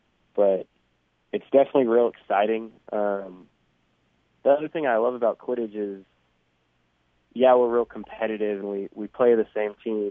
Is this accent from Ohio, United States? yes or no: no; San Diego, California, United States; I'm from San Diego, so I had actually none.